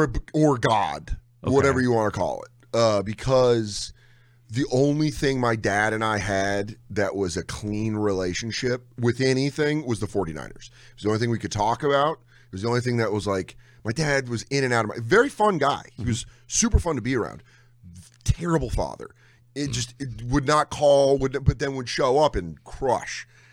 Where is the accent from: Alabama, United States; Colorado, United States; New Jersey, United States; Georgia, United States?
Colorado, United States; Denver; And I grew up in Denver, which if you grow up in Denver, you give in to Bronco Nation.